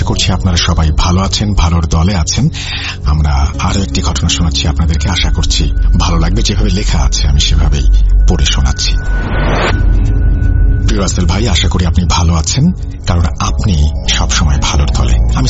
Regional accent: Brahmanbaria, Chittagong Division, Bangladesh; আমার গ্রামের বাড়ি ব্রাহ্মণবাড়িয়া জেলার বিশ্বরোড নামক একটি এলাকায়।

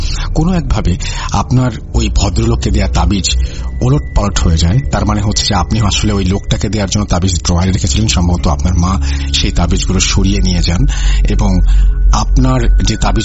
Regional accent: Rupganj, Khulna Division, Bangladesh; আমার বাড়ি নড়াইল জেলার রূপগঞ্জ গ্রামে।

